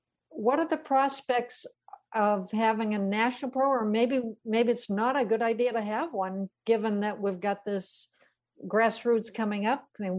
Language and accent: English; Massachusetts, United States; And I've seen this in my home state of Massachusetts.